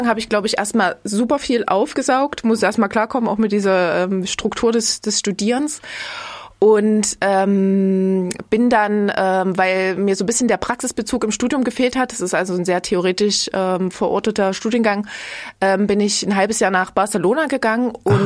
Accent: Coswig, Saxony, Germany; moved away as an adult; Also ich komme aus Coswig bei Dresden an der Elbe.

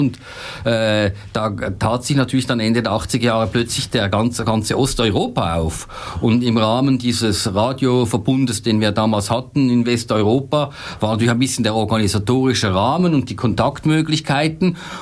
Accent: Switzerland; gerade ich als Schweizer oder Kathi als Österreicherin gehören zum deutschsprachigen Kulturraum

